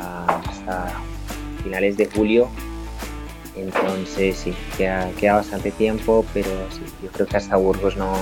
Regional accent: Bogotá, Colombia; soy un chico de Bogotá, soy un chico de Suba

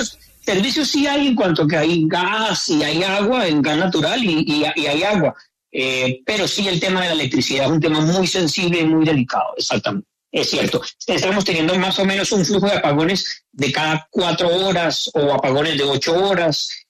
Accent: Colombia; aquí crecieron con una visión diferente a la que tú y yo crecimos en Colombia

